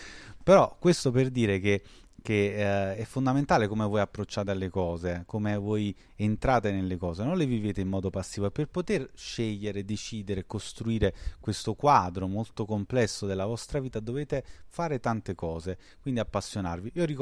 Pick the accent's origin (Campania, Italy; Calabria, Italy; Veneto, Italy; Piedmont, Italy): Campania, Italy; Naples; Quindi io, per esempio, sono napoletano, ho fatto il mio percorso giuridico a Napoli.